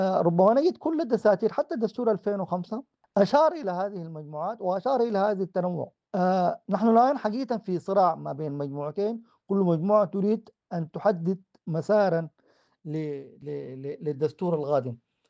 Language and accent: Arabic; Sudan; نحتاج إلى ما يجمعنا كسودانيين.